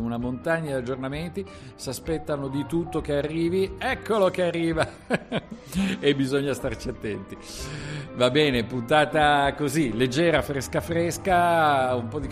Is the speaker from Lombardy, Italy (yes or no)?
yes; Milan, Lombardy, Italy; soprattutto per me che sono di Milano